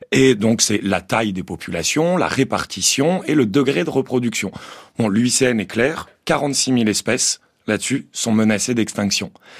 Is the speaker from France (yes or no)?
yes; Occitanie, France; je viens des Cévennes et que du coup, j'ai grandi en randonnant dans le parc national des Cévennes.